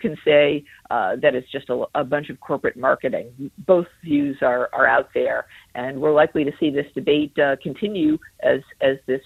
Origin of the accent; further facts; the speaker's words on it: California, United States; We're originally from California, and we do not drink milk for that reason, because of the water.